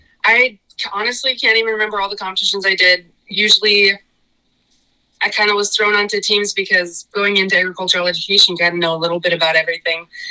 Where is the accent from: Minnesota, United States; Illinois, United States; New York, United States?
Minnesota, United States; And I'm from Region 1, which is this northwest corner of Minnesota, and we're the second largest.